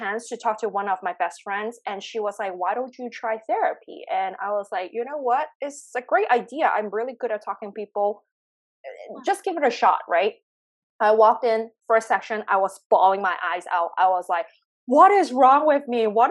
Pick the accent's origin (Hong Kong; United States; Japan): Hong Kong; English is a second language; moved away; I flew back to Hong Kong because I originally from there. I born and raised in Hong Kong. I flew back on 2010, spent 6 months there and got makeup certificates.